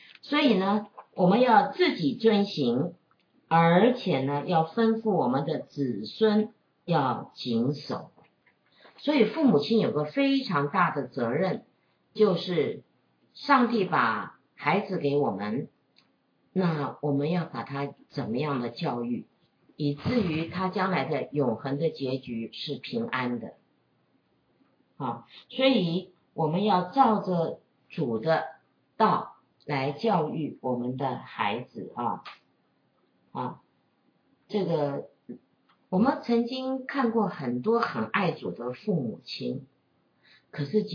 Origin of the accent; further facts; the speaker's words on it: China; 我们中国人也是说啊，百善孝为先嘛啊